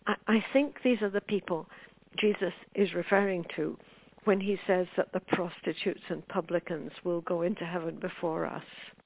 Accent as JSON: {"language": "English", "region": "Scotland", "country": "United Kingdom", "tie": "born or raised there", "said": "When I was a child, I grew up in the Presbyterian Church of Scotland"}